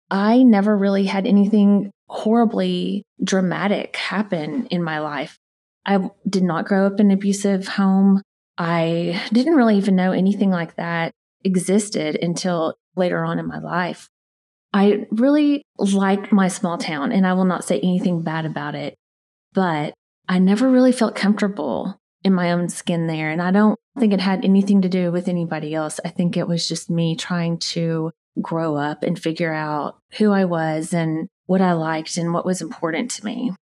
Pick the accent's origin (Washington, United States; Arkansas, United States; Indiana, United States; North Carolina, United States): Arkansas, United States; other towns in Arkansas. We moved to Little Rock and then Hot Springs, but then we ended back up in my hometown.